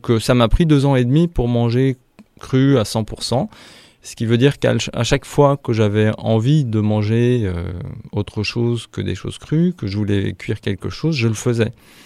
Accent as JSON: {"language": "French", "country": "France", "said": "je suis français, tous les matins je mange des tartines beurrées avec de la confiture."}